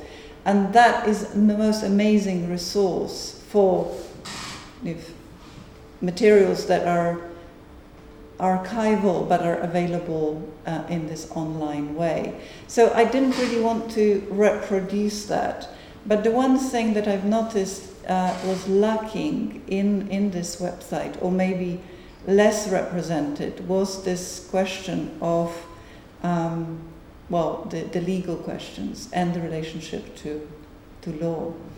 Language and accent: English; Poland; now in United Kingdom; which is exactly the time when I came here from Poland.